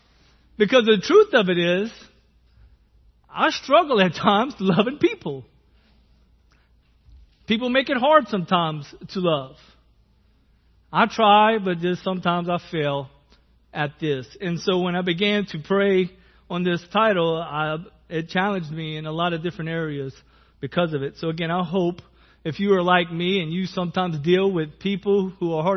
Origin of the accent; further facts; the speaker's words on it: Lafayette, Louisiana, United States; accent: Cajun; I grew up in Lafayette. I've been there since I was 5 years old. And, just being there, I've picked up the accent and the food